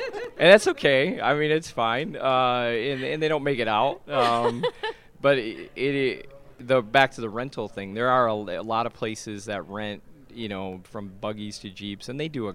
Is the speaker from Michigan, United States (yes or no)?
yes; Detroit, Michigan, United States; I grew up in Detroit